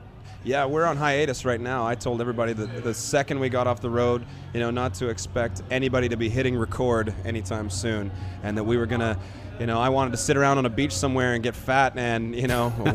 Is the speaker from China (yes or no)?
no; Vancouver, British Columbia, Canada; I am from Vancouver.